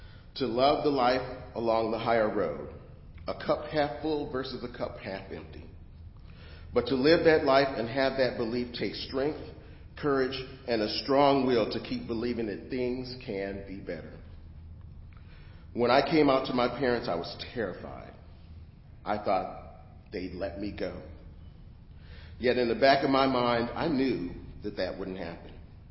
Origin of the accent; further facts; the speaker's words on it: Phoenix, Arizona, United States; born there; I was born in Phoenix, Arizona. I was the middle child of three kids, my brother 4 years older than me, my sister 1 year younger.